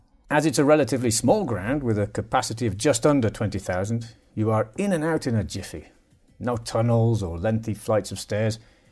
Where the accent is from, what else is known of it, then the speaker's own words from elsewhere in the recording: United Kingdom; One thing I notice as a Brit is that once you're at the ground, there's a complete absence of fast food joints.